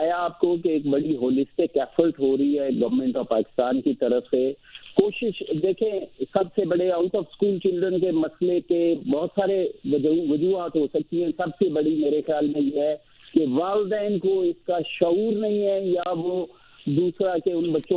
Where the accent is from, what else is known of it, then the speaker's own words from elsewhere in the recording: Sheikhupura, Punjab, Pakistan; ضلع شیخوپورہ میں میرا گاؤں ہے